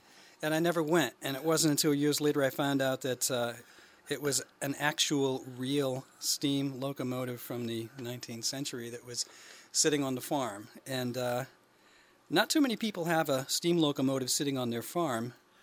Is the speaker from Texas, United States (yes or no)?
no; Leominster, Massachusetts, United States; I grew up in Leominster, Mass. My father grew up in Thompson, and we used to come down summers to work on the house here in Thompson